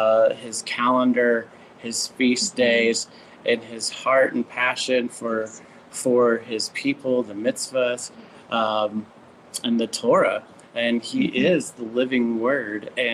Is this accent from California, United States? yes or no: yes; California, United States; I grew up in California.